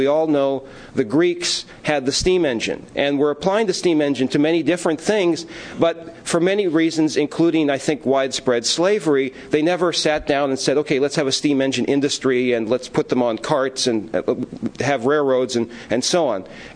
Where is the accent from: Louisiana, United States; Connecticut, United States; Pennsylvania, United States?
Pennsylvania, United States; Philadelphia; I grew up here in Philadelphia